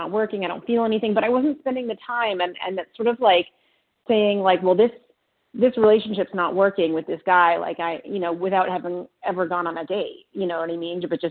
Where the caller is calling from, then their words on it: New York, United States; I'm calling from New York.